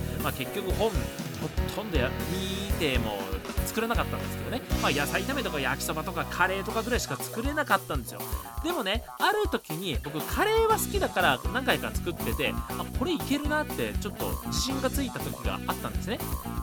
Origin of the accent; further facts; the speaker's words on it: Shizuoka, Japan; moved away as an adult; 僕ね、地元が静岡だったんで、高校生までは実家でまあ暮らしていたんですけれども、大学は神奈川県の大学に入学したんで、まあ一人暮らしをすることになったと。